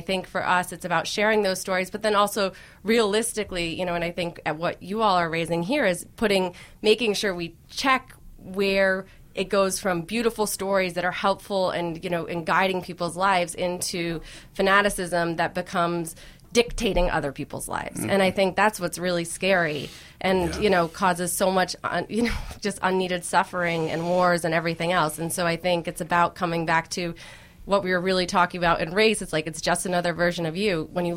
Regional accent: Vermont, United States; You know, I grew up in Vermont, so I grew up very close to the earth on a farm.

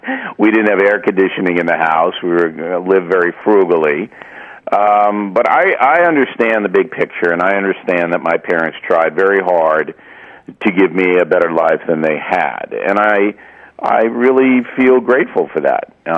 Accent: Levittown, New York, United States; Levittown, New York, which is a suburb of New York City, about 25 miles east of the city. Working class parents, both Irish.

